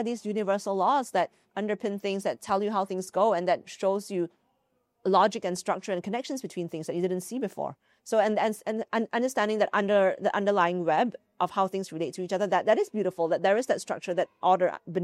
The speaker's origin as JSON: {"language": "English", "country": "Malaysia", "tie": "born or raised there", "said": "So I grew up in Malaysia"}